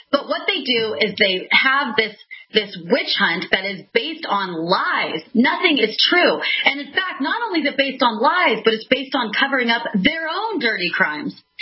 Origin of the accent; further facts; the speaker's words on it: California, United States; I'm born and raised in California my whole life. I used to love my beautiful state.